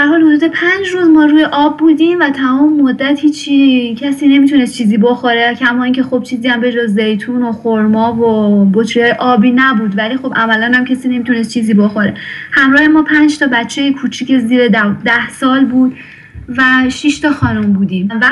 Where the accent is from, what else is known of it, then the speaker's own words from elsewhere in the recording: Iran; moved away; 6 سال پیش از ایران اومدم بیرون و 7-8 ماه هم توی ترکیه زندگی کردم.